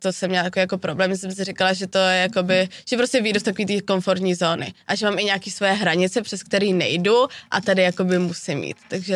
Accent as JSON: {"language": "Czech", "region": "Prague", "country": "Czechia", "tie": "born there", "said": "Já jsem se narodila v Praze v Podolí a bydlím kousíček od Prahy 20 minut."}